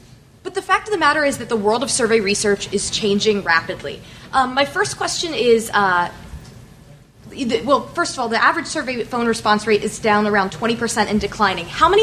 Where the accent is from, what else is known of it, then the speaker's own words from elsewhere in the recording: Orlando, Florida, United States; moved away; I have a 407 phone number because I'm from Orlando, but I don't live there anymore.